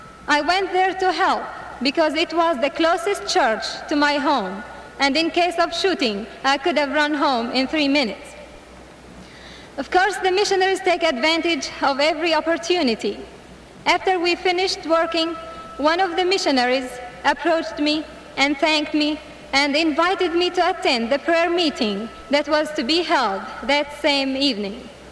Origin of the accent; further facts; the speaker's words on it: Nazareth, Northern District, Israel; It was in 1948 when I first entered a Baptist church in my hometown, Nazareth, and it was a Southern Baptist too.